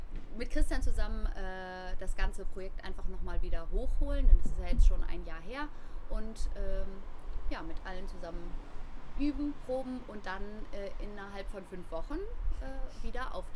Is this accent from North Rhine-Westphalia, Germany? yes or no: yes; Bad Salzuflen, North Rhine-Westphalia, Germany; now in Kassel, Germany; ich komme gebürtig aus Bad Salzuflen, ist ja fast um die Ecke, wohne jetzt in Kassel.